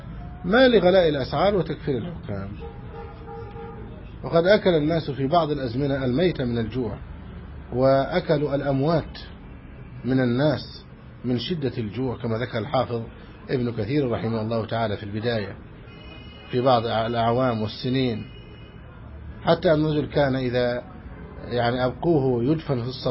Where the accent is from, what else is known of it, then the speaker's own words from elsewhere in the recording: Egypt; بلادنا مصر